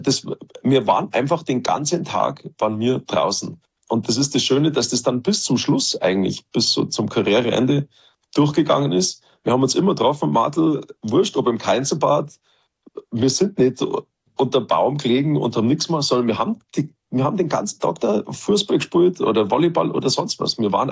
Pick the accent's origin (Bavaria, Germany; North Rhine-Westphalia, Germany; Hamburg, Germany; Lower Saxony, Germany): Bavaria, Germany; Garmisch-Partenkirchen; Und das war bei uns in Garmisch halt Eishockey, riesig natürlich mit dem SC Rissersee, Skifahren auch mit den beiden Vereinen, Skiclub Garmisch und Skiclub Partenkirchen